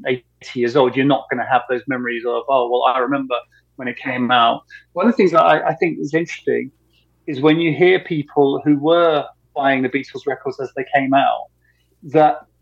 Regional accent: United Kingdom; Well, I'm British

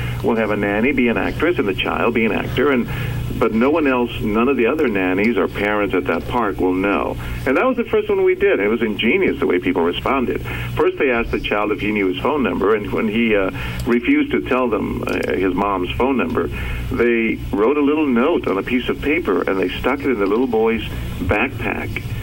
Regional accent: San Antonio, Texas, United States; where I grew up in San Antonio, in poverty. We were migrant farm workers.

